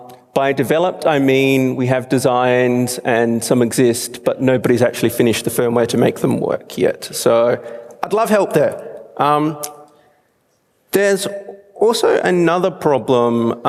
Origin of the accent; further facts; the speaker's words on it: Australia; As I said, I'm Australian.